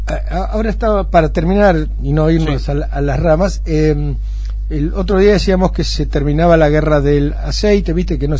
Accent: Argentina; fíjate vos lo que somos los argentinos

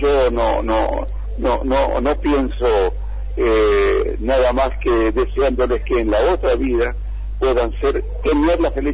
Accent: Argentina; born there; moved away; aun cuando esté muy muy muy lejos de mi tierra, de mi nacimiento, que es Argentina

